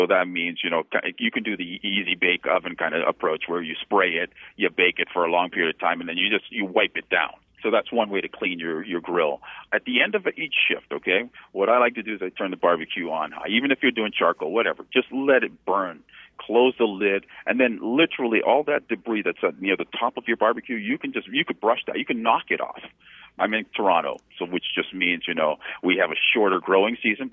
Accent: Jamaica; I grew up Jamaican, obviously, and I'm still Jamaican.

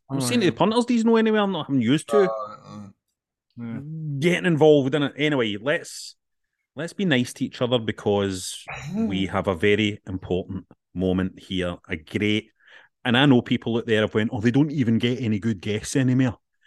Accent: Glasgow, Scotland, United Kingdom; And you're coming to Glasgow, my hometown.

